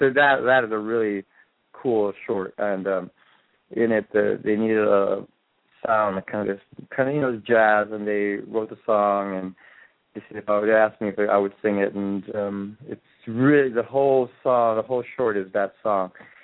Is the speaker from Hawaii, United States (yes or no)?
yes; Hawaii, United States; You know, being Hawaiian is part of our culture. Music is everybody in Hawaii sings.